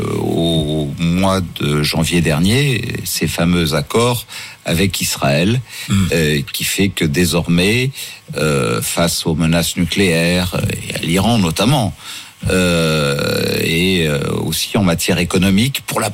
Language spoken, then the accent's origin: French; France; parce que nous sommes Français. On est Français.